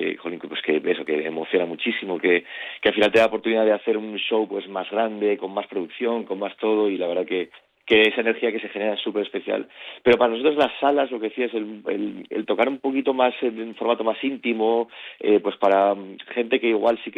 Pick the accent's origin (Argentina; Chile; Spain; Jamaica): Spain; Asturias; nosotros pues somos asturianos